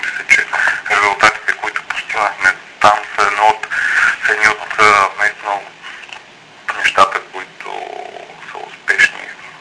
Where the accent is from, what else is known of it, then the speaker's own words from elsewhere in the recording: Sevlievo, Gabrovo Province, Bulgaria; аз съм от Севлиево